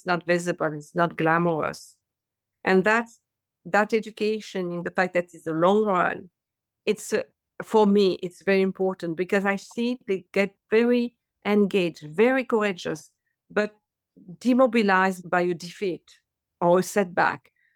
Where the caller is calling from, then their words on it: France; English is a second language; What can we do in France? Because I'm speaking from France.